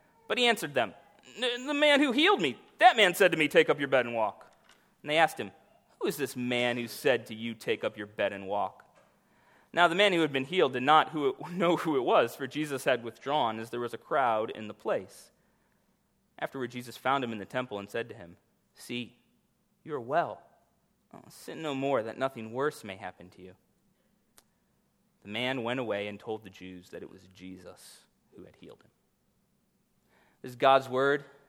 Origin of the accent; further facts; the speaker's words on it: Florida, United States; You're stuck in Illinois. I can say that I'm from Florida. Like, there's no rivalry.